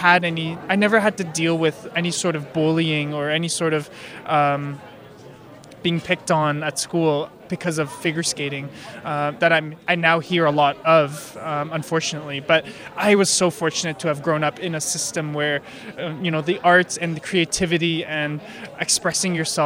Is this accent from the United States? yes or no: no; Canada; it was my duty as a true Canadian